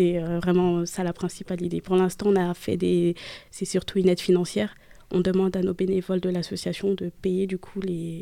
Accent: France; nous, on vient avec nos airs d'Européens qui avons grandi en France

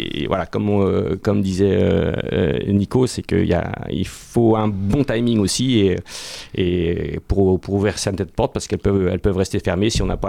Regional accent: Auray, Brittany, France; Ouais, je suis natif du Morbihan, ouais, d'Auray, dans le 56. Donc, et je suis un Breton. Ouais, Breton et Mayennais d'adoption.

